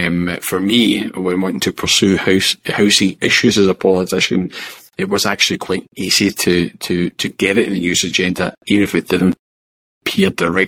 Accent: Glasgow, Scotland, United Kingdom; So I was born and brought up in Yoker, which essentially, in the time the years I was growing up there, was still a shit building district of Glasgow

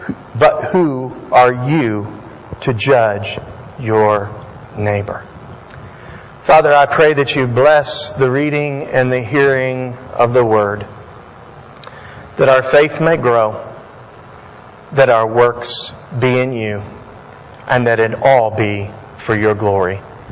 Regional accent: West Virginia, United States; I'm from West Virginia, so we're kind of quarrels up there. We have quarrels.

